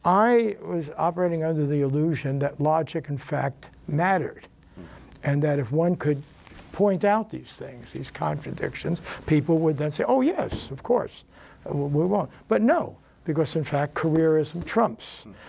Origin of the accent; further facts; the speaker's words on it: Bronx, New York, United States; that I had when we grew up in the Bronx. We went to good public schools.